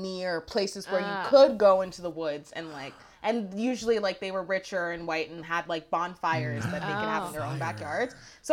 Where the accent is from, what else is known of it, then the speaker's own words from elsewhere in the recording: Brampton, Ontario, Canada; I grew up in Brampton, which bordered Caledon.